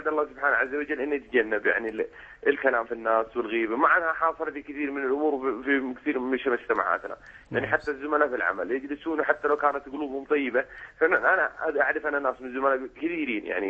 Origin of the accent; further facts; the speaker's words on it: Egypt; هذا أكثر عندنا في مصر، الرئيس الحسني كان يمدحونه